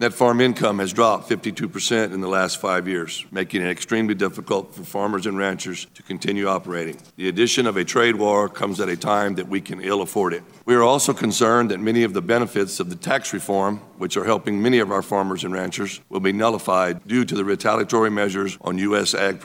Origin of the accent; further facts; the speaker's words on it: Post, Texas, United States; I'm from Post, Texas.